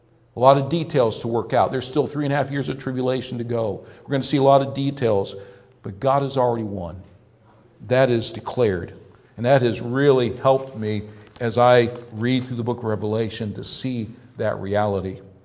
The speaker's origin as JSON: {"language": "English", "town": "Massillon", "region": "Ohio", "country": "United States", "tie": "born or raised there", "said": "I grew up in Northeast Ohio, grew up near Massillon, Ohio."}